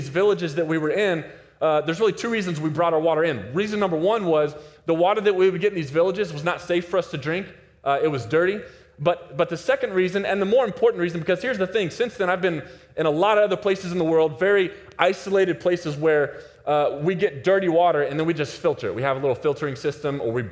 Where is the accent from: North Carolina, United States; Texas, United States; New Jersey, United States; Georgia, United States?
Texas, United States; Dallas; People, I'm from Texas. Texas is hot and humid. This 75 degree weather, that's like November for us in Dallas.